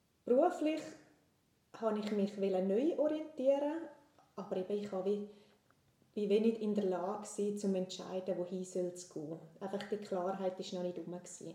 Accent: Mels, St. Gallen, Switzerland; now in Untervaz, Switzerland; Ich bin 31-jährig, ich bin im Sarganserland aufgewachsen, in Melz und wohne mittlerweile in Unterfatz, Kanton Graubünden.

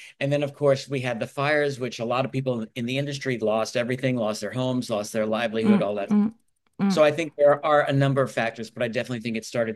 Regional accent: New York City, New York, United States; I grew up in New York City.

